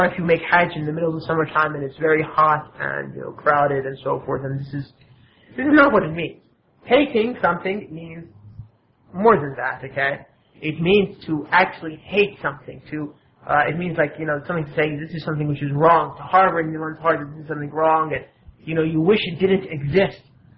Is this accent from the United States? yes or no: no; Pakistan; President is subhanAllah, it's true, I came from Pakistan.